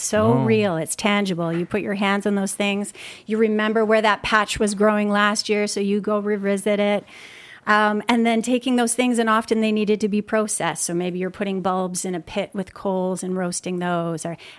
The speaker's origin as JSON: {"language": "English", "town": "Kelowna", "region": "British Columbia", "country": "Canada", "tie": "born or raised there", "said": "as a child growing up in Kelowna on this little hobby farm, we were surrounded by a lot of natural spaces, undeveloped hills and, you know, the ponderosa pine and bunch grass ecosystem"}